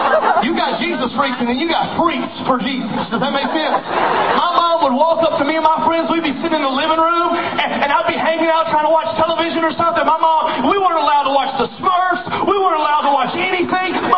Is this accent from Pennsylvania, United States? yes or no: no; Alabama, United States; I came all the way from Alabama to show some love.